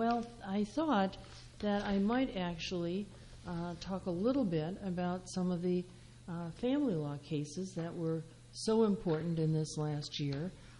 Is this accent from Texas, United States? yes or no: no; Wisconsin, United States; growing up in Wisconsin, you know, I had a family that hunted, I hunted